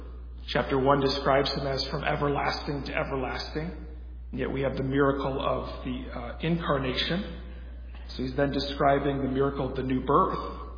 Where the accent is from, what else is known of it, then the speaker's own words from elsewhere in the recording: Michigan, United States; now in Georgia, United States; You know, growing up in Michigan, I used to always hear sermons or Bible lessons about this passage and about how nobody would ever want to be outside working in the middle of the day. And being from Michigan, that didn't make a ton of sense to me until I moved down here to Georgia.